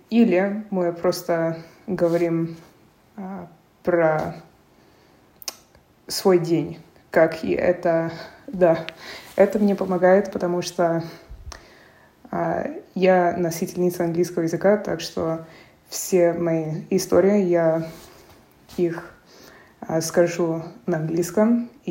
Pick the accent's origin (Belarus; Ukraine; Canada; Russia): Canada; Toronto, Ontario; Russian is a second language; Да, но я из Канады, именно я живу в Торонто.